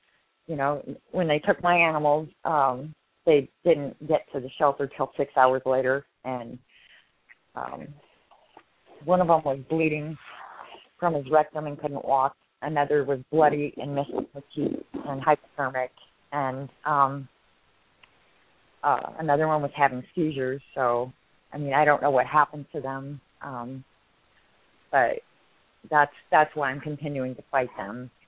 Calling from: Lynnwood, Washington, United States; and I'm from, well, north of Seattle in Linwood.

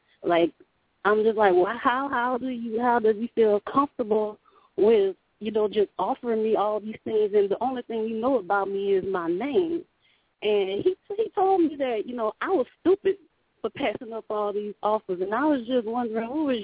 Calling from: Louisiana, United States; I'm calling from Louisiana.

